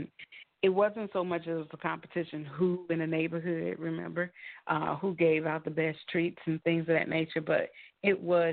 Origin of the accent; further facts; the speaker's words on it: Chicago, Illinois, United States; the open sled rides that I used to have back in Chicago in my hometown, where we would go up to the lakefront